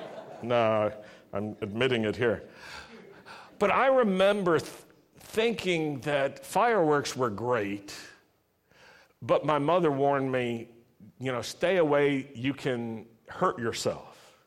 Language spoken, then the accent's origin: English; Virginia, United States; Now, this was hard growing up in Virginia and growing up at a time when fireworks were readily available around the 4th of July